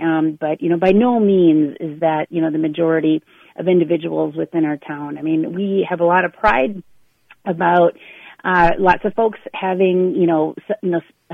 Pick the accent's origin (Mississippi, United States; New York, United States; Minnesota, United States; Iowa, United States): Minnesota, United States; Hastings; You know, I'm originally here from Hastings, born, raised, graduated.